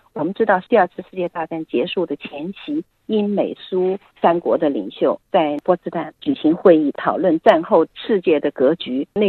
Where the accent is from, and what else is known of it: China